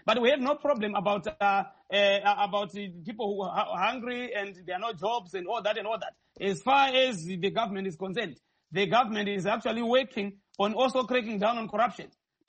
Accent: Masvingo, Zimbabwe; because I'm also from the same province. I'm also from Mashingo.

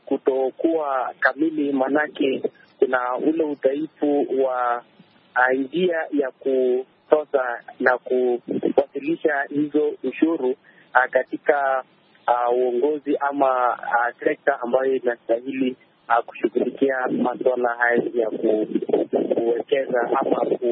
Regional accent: Nairobi, Kenya; now in Baringo, Kenya; natokea jijini Nairobi na ni mkazi wa jimbo la Baringo Kaskazini.

